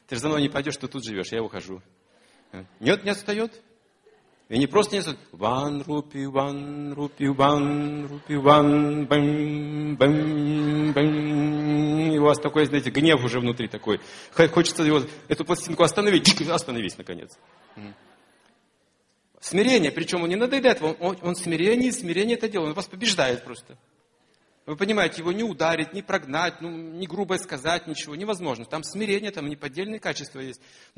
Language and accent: Russian; Russia; Я из России.